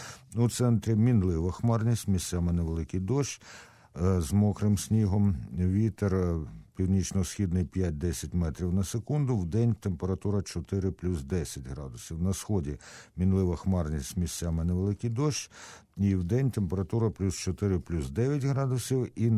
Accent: Kyiv, Ukraine; ми кияни, і через так, Київ не був в стороні від багатьох бур.

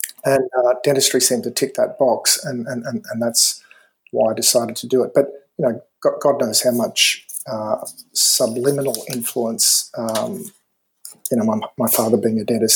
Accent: Ingham, Queensland, Australia; was a guy called Frank Rush, who was the parish priest in Ingham, my hometown, for 15 years.

